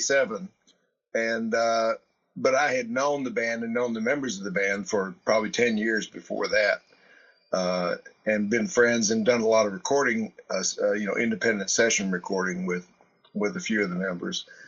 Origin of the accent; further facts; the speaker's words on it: Kentucky, United States; We're all from Kentucky, and we all feel that that's part of the glue.